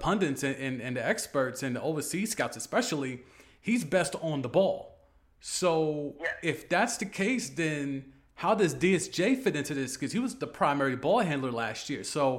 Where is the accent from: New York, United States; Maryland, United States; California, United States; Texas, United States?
New York, United States; New York City; because we're both from Queens, we're both out here. I'm repping Jamaica.